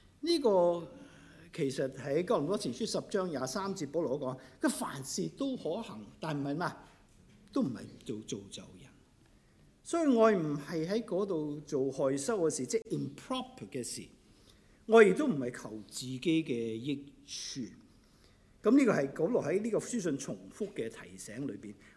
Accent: Canada; 我哋加拿大人同英國人都一樣

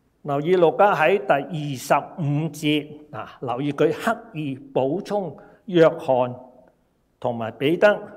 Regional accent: China; 这是我们中国人传统厚道处事的方法来的

